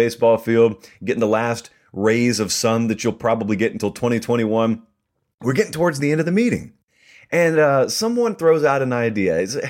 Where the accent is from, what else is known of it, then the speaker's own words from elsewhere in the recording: Catawba, Georgia, United States; a little league baseball field that I grew up playing on in Catawba, Georgia